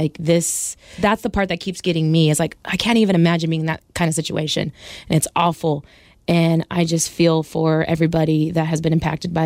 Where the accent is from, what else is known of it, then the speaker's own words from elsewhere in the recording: Sacramento, California, United States; I grew up in Sacramento. There's a huge rivalry between the Kings and the Lakers